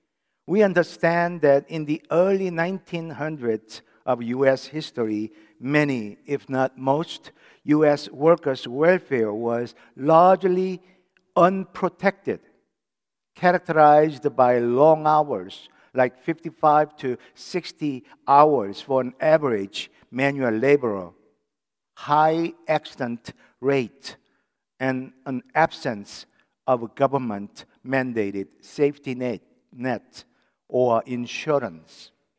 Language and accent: English; South Korea; I remember when I was growing up in Korea during 1960s and 70s